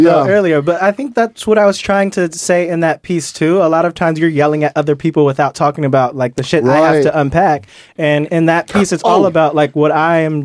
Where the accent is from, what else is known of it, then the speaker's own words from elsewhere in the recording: Cleveland, Ohio, United States; now in New York, United States; Cleveland.